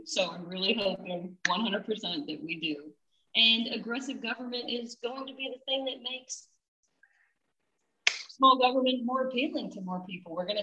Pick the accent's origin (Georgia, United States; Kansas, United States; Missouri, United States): Kansas, United States; I grew up in Kansas with a lot of conservatives everywhere I went